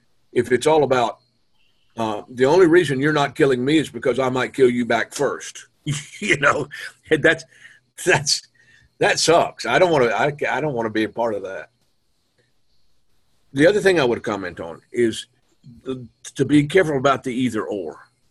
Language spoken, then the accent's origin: English; the South, United States; when I was growing up in the Deep South, I was in a church where they preached about Jesus' love every Sunday.